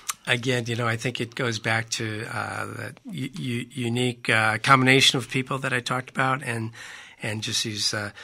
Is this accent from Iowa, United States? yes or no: yes; Dubuque, Iowa, United States; Well, I grew up in Dubuque. Attended college at Loras as an undergraduate, and had a couple of stints for graduate school down the road in Iowa City